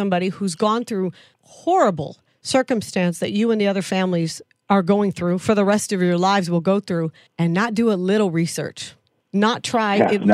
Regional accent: Texas, United States; because I'm from Texas, so this is not a story that we just bypass.

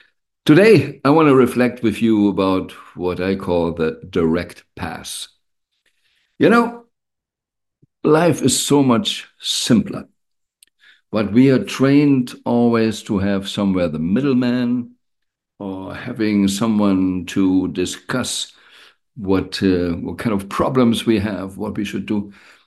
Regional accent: Germany; Well, I grew up in Germany, so in the so-called Christian world.

